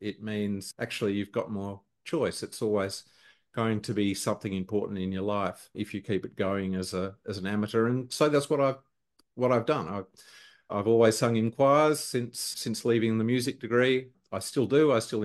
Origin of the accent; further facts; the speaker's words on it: Canberra, Australian Capital Territory, Australia; also born or lived in Singapore; So I was born in Canberra and I still live in Canberra, but I've spent periods of my life away, including when I was very young. We spent as a family a couple of years living in Singapore.